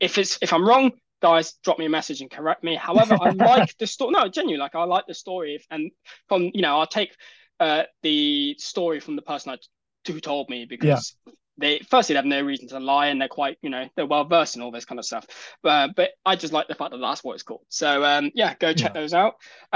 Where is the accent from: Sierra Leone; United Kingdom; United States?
United Kingdom; We accept it as British people that that's their initial design ethos, and I think it's great.